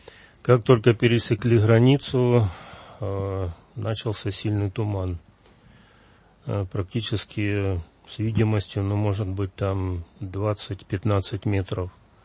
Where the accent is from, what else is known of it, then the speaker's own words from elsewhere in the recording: Alchevsk, Luhansk Oblast, Ukraine; moved away as an adult; now in Moscow, Russia; Ну, я сам из Коммунарска, сейчас Алчевск называется, Луганской области. Это немножко южнее от Сватово. Вот. Ну, родился там, учился, как говорится, женился, дети родились. Потом мы сюда переехали в Москву при определенных обстоятельствах.